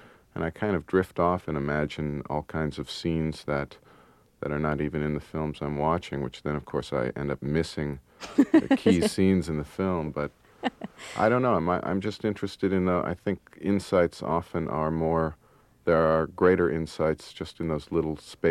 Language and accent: English; Akron, Ohio, United States; Well, I grew up in Akron, Ohio, so I think I have some kind of innate nostalgia for, like, post-industrial landscapes